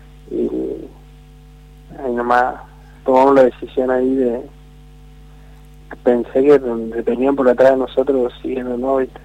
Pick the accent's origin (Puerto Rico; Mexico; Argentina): Argentina; Charata, Chaco; Sí, yo soy de Charata.